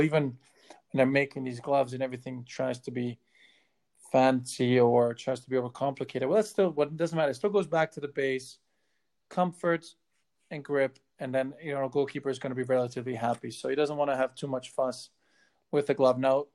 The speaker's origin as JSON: {"language": "English", "country": "Germany", "tie": "born or raised there", "said": "I grew up in Germany"}